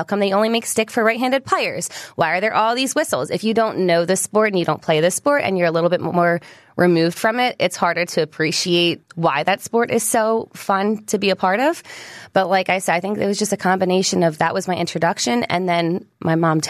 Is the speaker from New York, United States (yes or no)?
yes; New York, United States; I grew up in Westchester